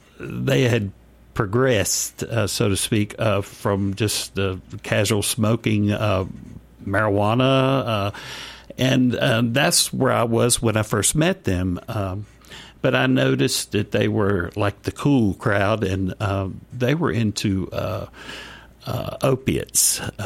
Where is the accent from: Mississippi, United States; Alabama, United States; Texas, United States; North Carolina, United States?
North Carolina, United States; Charlotte; moved away as an adult; now in Asheville, United States; It's a whole different environment for me here as opposed to Charlotte. I came here to find recovery.